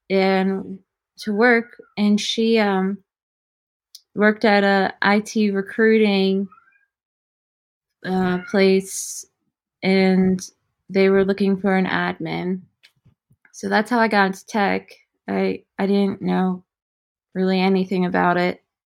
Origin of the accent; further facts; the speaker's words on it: Philadelphia, Pennsylvania, United States; I'm from Philly, the home of Gritty